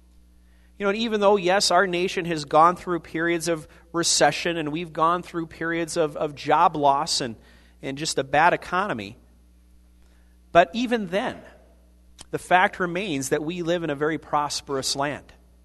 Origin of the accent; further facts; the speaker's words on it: Iowa, United States; Now, I grew up in Iowa. I went to college in Iowa. I went to seminary in Minnesota.